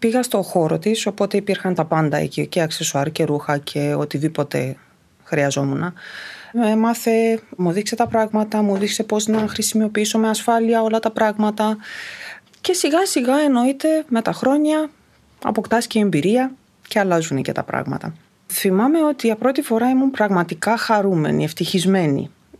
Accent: Romania; moved away as an adult; Είμαι από Έλληνες γονείς, γεννημένη όμως στη Ρουμανία. Και μεγάλωσα εκεί μέχρι τα 18-19.

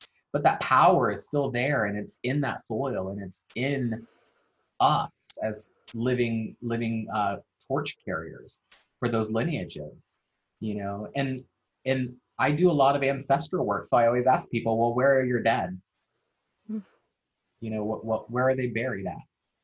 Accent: Maryland, United States; also born or lived in Ohio; I'm of Maryland, and I am of Ohio, because we carry those things with us.

